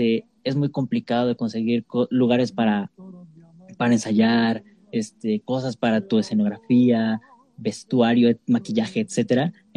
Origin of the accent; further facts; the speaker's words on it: Jojutla, Morelos, Mexico; yo vengo principalmente de igual del estado de Morelos, pero de Jojutla, un micro municipio chiquitillo ahí, caluroso, como no tienen idea.